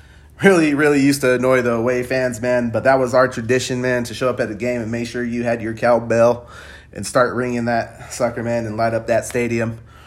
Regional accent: Sacramento, California, United States; Always, always exciting being a Californian myself from Sacramento, California.

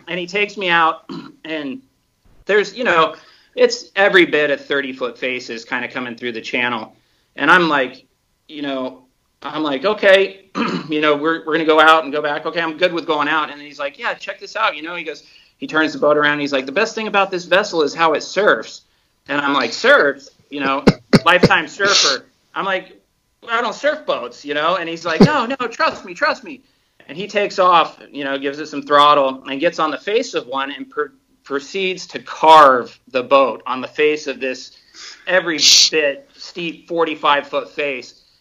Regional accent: Florida, United States; I came out from Florida

